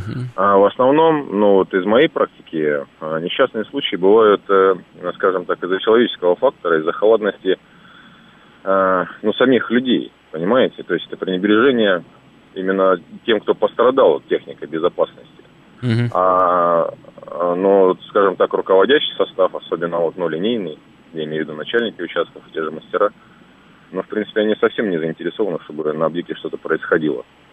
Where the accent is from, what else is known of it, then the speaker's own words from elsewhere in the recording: Moscow, Russia; я из Москвы.